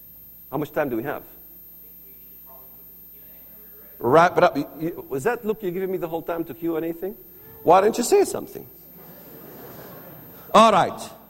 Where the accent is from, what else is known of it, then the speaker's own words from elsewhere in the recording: Bethlehem, West Bank, Palestine; I always like to tell my friends from back home that I was born in Bethlehem, and Jesus of Nazareth was also born in Bethlehem. I adopted a faith that comes from a person that's from my village.